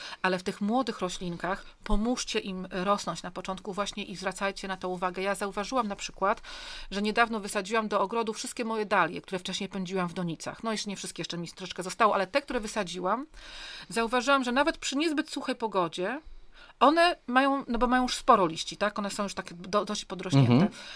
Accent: Pomeranian Voivodeship, Poland; u mnie na Kaszubach

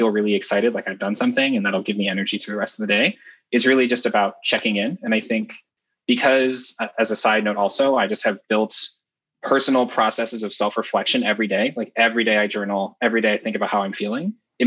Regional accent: Kumasi, Ashanti, Ghana; born there; So I was actually born in Ghana and I was born in Kumasi, which is the center of the Ashanti group within Ghana. Both of my parents were born in villages in that region.

